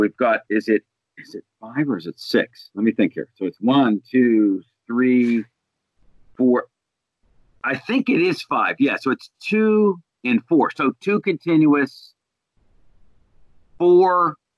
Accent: Pittsburgh, Pennsylvania, United States; actually, in Pittsburgh. The first time we've ever actually hosted an Ironman or an ultra triathlon in my hometown.

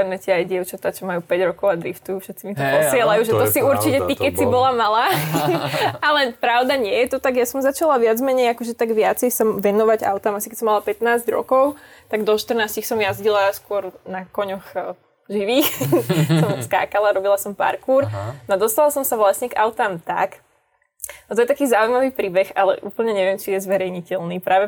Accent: Poland; som Poľka, môj otec je Poliak, teda ja som taká na poli Poľka vlastne.

